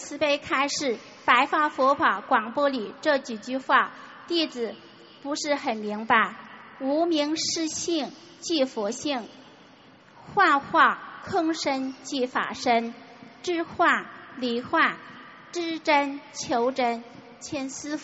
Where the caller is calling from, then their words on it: Italy; 我意大利的。